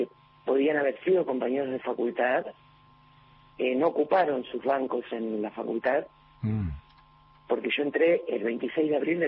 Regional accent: Rosario, Santa Fe, Argentina; born there; now in Tierra del Fuego, Argentina; Yo digo que soy rosarina por nacimiento y fueguina, sí, por elección.

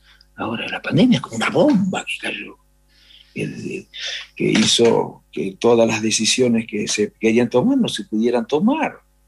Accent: Chascomús, Buenos Aires Province, Argentina; Yo soy de Chascomús, ¿no es cierto?

